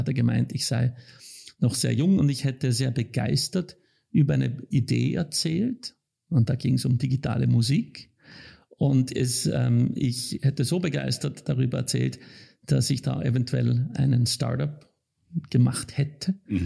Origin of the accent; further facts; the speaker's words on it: Vienna, Austria; also born or lived in St. Gallen, Switzerland; ich bin, wie gesagt, in Wien zur Schule gegangen, ganz klassisch.